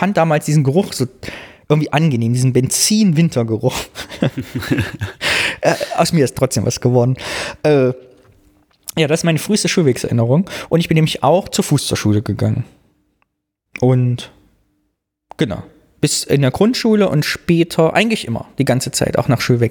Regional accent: East Germany, Germany; Ein Wort aus meiner Kindheit, meiner Jugend im Osten.

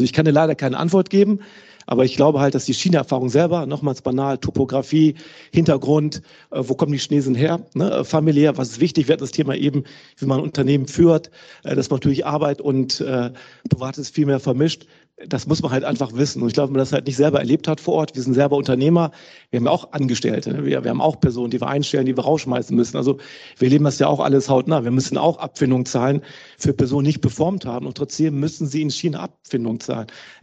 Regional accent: Rhineland, Germany; Also ich bin Rheinländer, ne?

